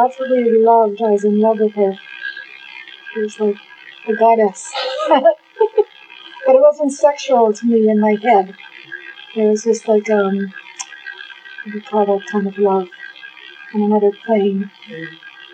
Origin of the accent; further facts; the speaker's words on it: Montreal, Quebec, Canada; moved away as an adult; now in Nova Scotia, Canada; I was born in Montreal.